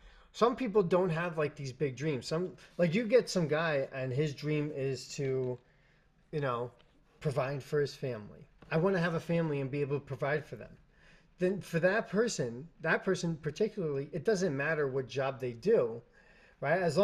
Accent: New York, United States; born or raised there; now in New Jersey, United States

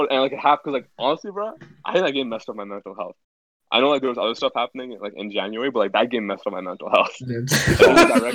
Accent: India; Why? Because we're Indian.

